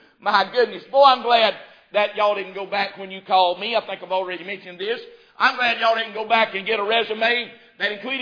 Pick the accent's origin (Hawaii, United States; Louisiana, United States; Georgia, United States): Louisiana, United States; Bush; now in Mississippi, United States; So I came from Bush, Louisiana. In fact, that's where I was born, was in Louisiana. And I got converted to Mississippi many years later.